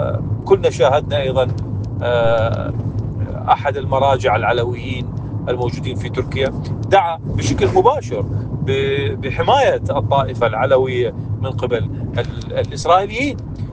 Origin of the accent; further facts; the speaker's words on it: Iraq; وأنا أتكلم هنا على أبناء بلدي العراق